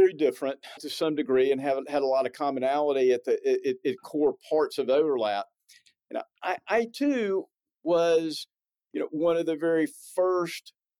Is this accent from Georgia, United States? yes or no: yes; Atlanta, Georgia, United States; and then I ended up building a lot of my career here in Atlanta with Oracle